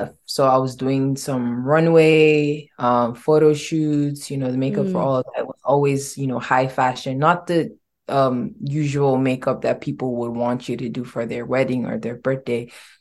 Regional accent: Nigeria; moved away; also born or lived in Houston, Texas, United States; I was born in Houston, Texas, and I was taken back to Nigeria as a baby because my parents are Nigerians. My whole family is Nigerian.

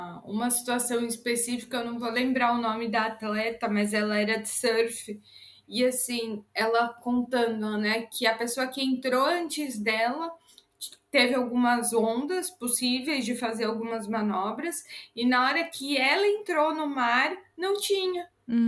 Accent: São Paulo, Brazil; moved away as an adult; also born or lived in Curitiba; Ah, o meu sotaque já é muito misturado, né? Eu sou de São Paulo, nasci em São Paulo, mas eu tenho família no interior, em vários interiores de São Paulo. E aí, depois, quando eu tava com 20 e poucos anos, eu mudei para Curitiba, onde eu fiquei 6 anos.

